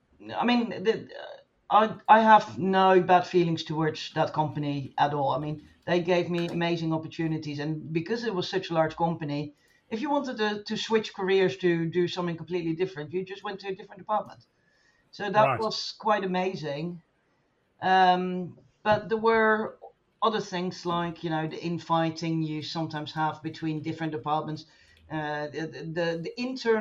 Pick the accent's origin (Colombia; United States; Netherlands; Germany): Netherlands; I'm from the Netherlands.